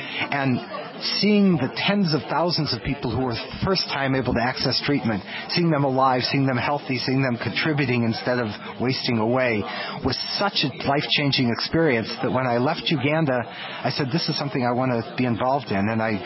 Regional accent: Midwest, United States; And I grew up in the Midwest, and I realized that this is something that in your own communities

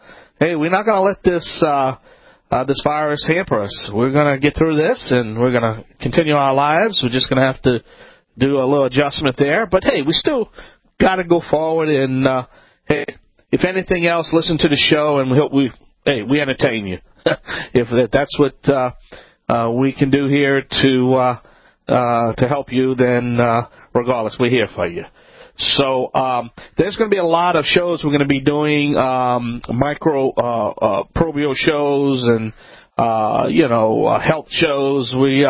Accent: Louisiana, United States; from the Bayou Land, the originator.

